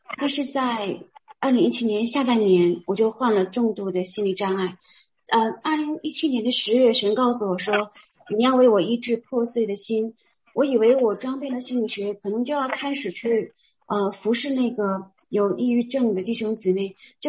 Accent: Panshi, Jilin, China; 我的家乡就是磐石，就是圣经上那个磐石，就是我家乡的名字。那磐石的那个佛教体系，其实是我的先祖建的。我是我们家整个家族里面第一个基督徒，我曾经是一个虔诚的佛教徒。

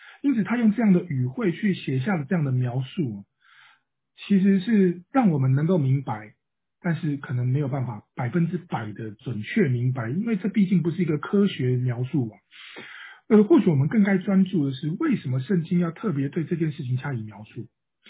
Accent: Taiwan; 我是从小土生土长在台湾嘛

